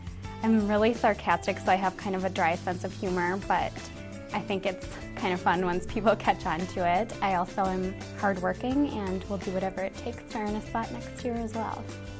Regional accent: White Bear Lake, Minnesota, United States; I'm from White Bear Lake, and this is my rookie season.

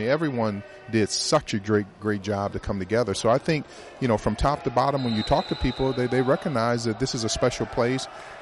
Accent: Minnesota, United States; I mean, I'm just so positive, you know, one being a Minnesotan, but seeing how good of a job that we did here.

